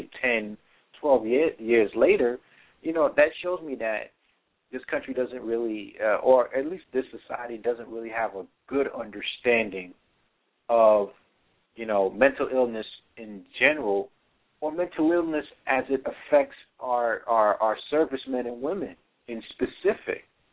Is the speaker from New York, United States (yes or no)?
yes; New York City, New York, United States; that the entire city of New York was suffering from post-traumatic stress disorder, because that was my hometown. I was born there